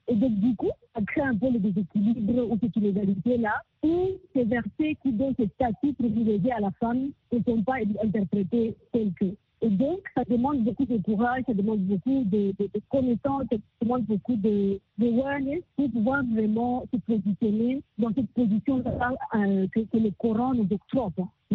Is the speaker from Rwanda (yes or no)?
yes; Rwanda; mes droits en tant que Rwandaise, mais aussi à mes droits en tant que femme musulmane.